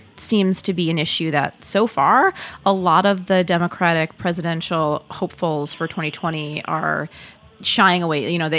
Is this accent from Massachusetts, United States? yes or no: no; Brooklyn, New York, United States; So I'm from Brooklyn, where we're broadcasting